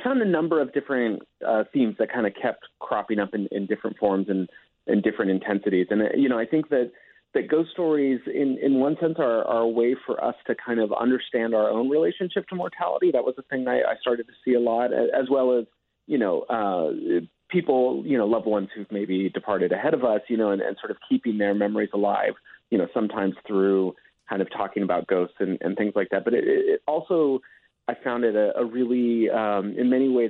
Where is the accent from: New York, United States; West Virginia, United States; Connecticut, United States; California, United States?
California, United States; San Jose; I mean, I grew up in San Jose, California, so I grew up near the Winchester Mystery House.